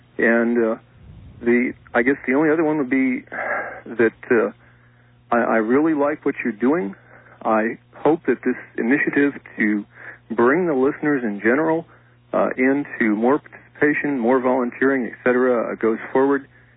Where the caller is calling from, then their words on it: Santa Ana, California, United States; I'm calling from Santa Ana.